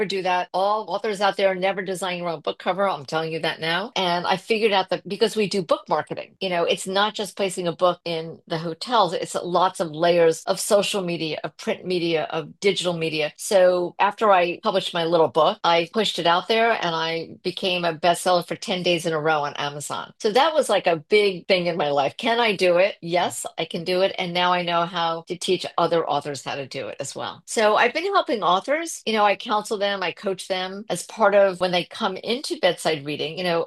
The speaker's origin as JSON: {"language": "English", "town": "Great Neck", "region": "New York", "country": "United States", "tie": "born or raised there", "said": "Okay, so thank you for asking. I'm originally from Long Island, from Great Neck, and I was a TV producer for 25 years."}